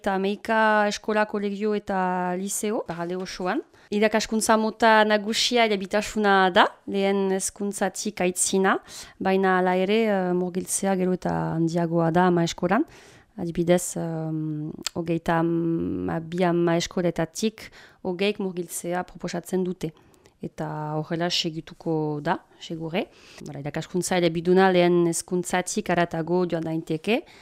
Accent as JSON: {"language": "Basque", "town": "Ciboure", "region": "Nouvelle-Aquitaine", "country": "France", "lives_now": "Bayonne, France", "said": "koordinatzaile berria naiz, Xibelokoa naiz, eta Baionan bizi."}